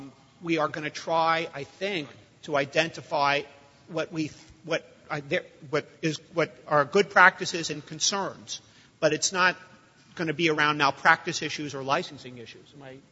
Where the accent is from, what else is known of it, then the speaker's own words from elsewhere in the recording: New York, United States; As a New Yorker.